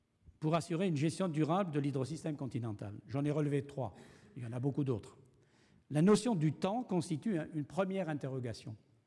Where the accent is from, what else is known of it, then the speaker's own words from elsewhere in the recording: Strasbourg, Grand Est, France; Je viens de Strasbourg, je ne voudrais pas faire une mauvaise publicité pour l'Alsace, mais je connais un peu mieux les problèmes régionaux.